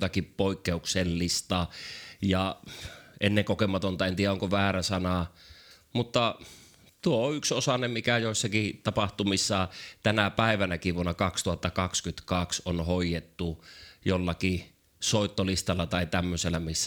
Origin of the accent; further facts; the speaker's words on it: Kemi, Lapland, Finland; mä oon kemiläinen